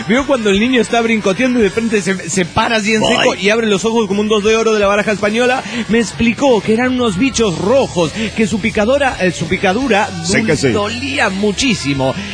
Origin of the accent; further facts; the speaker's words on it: Cali, Valle del Cauca, Colombia; de Cali, Colombia.